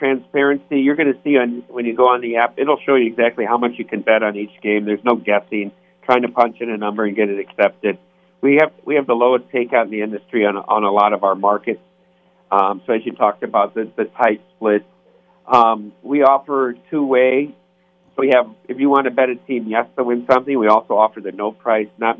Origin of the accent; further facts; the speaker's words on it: Dubuque, Iowa, United States; I remember growing up in Dubuque.